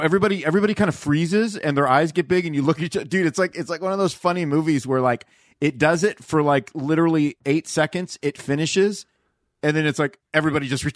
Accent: California, United States; See, I never experienced that growing up in SoCal.

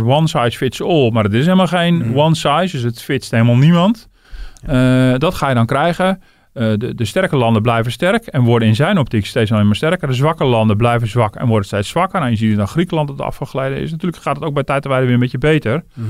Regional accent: Netherlands; Ja, daar zouden we als Hollanders wel voor voelen.

